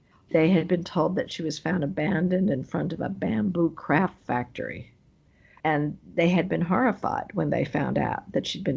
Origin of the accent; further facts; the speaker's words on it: United States; And okay, I'm American, but do I owe the American family more than I owe the Chinese family?